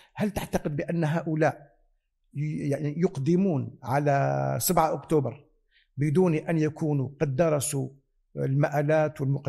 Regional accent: Algeria; هنا عندنا في الجزائر نقول بأنه ثورة التحرير

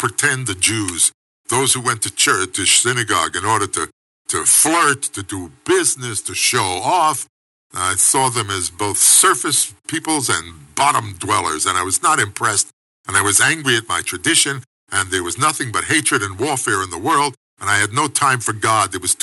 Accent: Brooklyn, New York, United States; But I want to tell you a little bit about growing up in Brooklyn.

